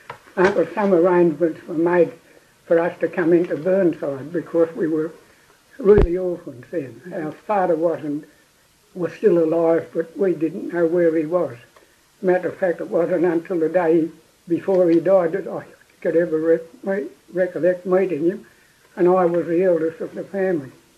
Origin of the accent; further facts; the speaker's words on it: Scone, New South Wales, Australia; also born or lived in Coffs Harbour; I was born in Coffs Harbour. My father was a tailor, my mother was a tailoress. They had a business up at Coffs Harbour. Then they shifted to Scone.